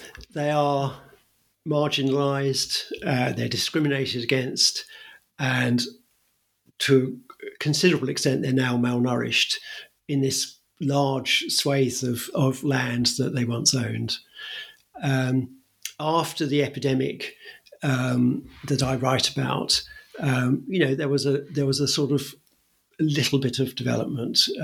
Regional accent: United Kingdom; I was brought up in Britain.

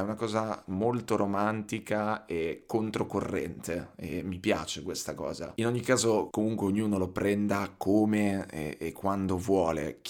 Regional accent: Bologna, Emilia-Romagna, Italy; qui a Bologna, nella mia città, solo perché io sono di Bologna e perché amo alla follia Bologna, amo alla follia la mia città.

